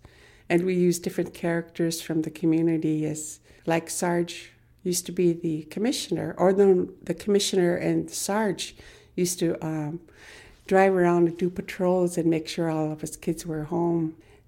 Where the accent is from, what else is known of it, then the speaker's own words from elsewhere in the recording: Bethel, United States; I was born and raised in Bethel. I was born in 1951